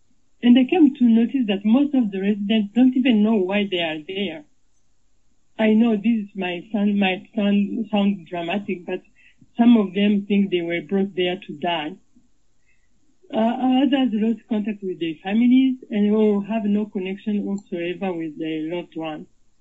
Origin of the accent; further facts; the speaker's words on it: Rwanda; moved away as an adult; also born or lived in France; now in United States; I am originally from Rwanda, and I survived the 1994 genocide. A few years later, I moved to France as an asylum seeker with my kids. And then in 2010, my family and I migrated to the U.S.